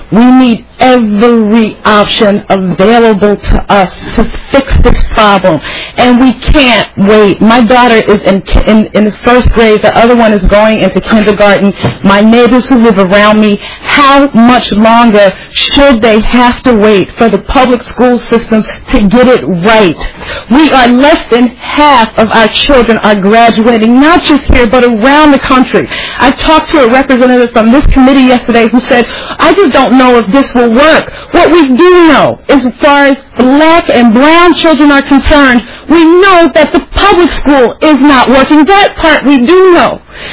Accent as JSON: {"language": "English", "country": "United States", "said": "As a mother, as a member of Bail, as an American, as a black woman"}